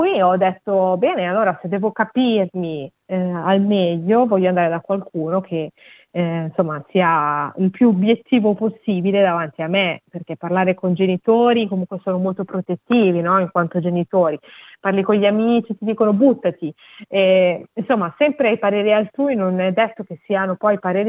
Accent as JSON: {"language": "Italian", "town": "Garbagnate Milanese", "region": "Lombardy", "country": "Italy", "moved": "as an adult", "lives_now": "Australia", "said": "Provincia di Milano, una ridente cittadina garbagnate milanese."}